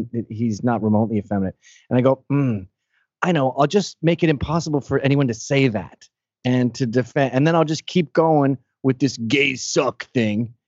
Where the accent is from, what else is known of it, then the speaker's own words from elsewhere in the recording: United States; I just don't like it as an American.